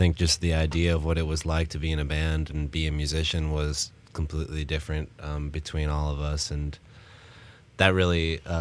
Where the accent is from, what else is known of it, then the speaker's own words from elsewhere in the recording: Chicago, Illinois, United States; because he's from Las Vegas and I'm from Chicago.